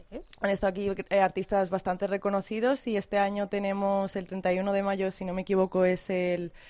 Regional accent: Don Benito, Extremadura, Spain; now in Madrid, Spain; Yo soy de Don Benito. Vivo en Madrid por trabajo, pero yo soy de Don Benito.

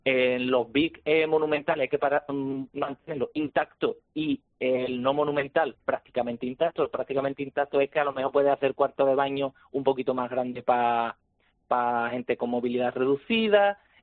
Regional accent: Huelva, Andalusia, Spain; Los que somos onubenses estamos ya más que acostumbrados a las restauraciones tipo P3

